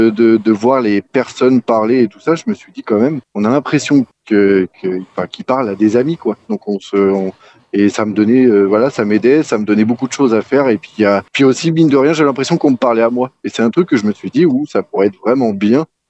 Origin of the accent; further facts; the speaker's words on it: Île-de-France, France; de base, je suis originaire de Seine-et-Marne.